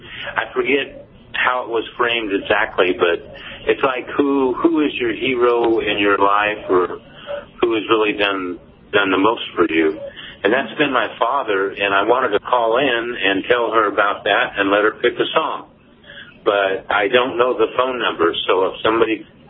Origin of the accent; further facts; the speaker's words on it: Modesto, California, United States; I'm from Modesto, California.